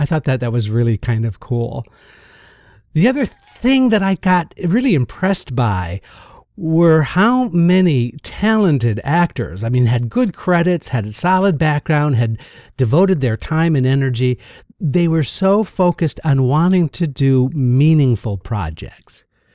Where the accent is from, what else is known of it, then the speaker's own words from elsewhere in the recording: Michigan, United States; I'm from Michigan and from a large, large family.